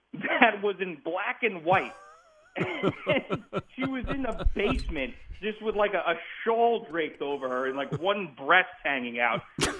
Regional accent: New York, United States; It was easy to get to Shea because growing up on Eastern Long Island, which is still far, but, I mean, you can get to Shea Stadium pretty easily.

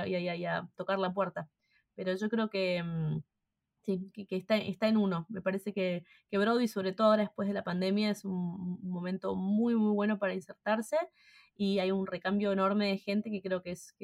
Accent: Argentina; Yo soy argentina y es lo que me hace especial y es lo que me hace única.

